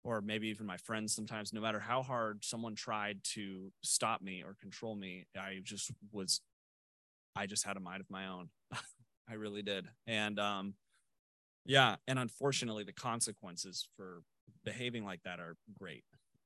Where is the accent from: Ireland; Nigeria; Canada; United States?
United States; Danville; I grew up in Danville, and I had every opportunity that every opportunity in my life, I truly did.